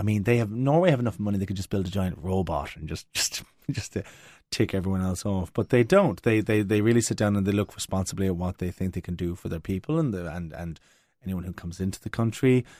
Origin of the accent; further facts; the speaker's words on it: Cobh, Munster, Ireland; And I grew up in Cove, which was a Labour town.